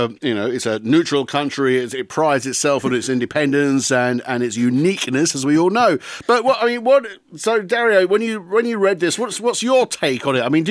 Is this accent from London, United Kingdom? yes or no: yes; London, United Kingdom; speaking to you as me as a Londoner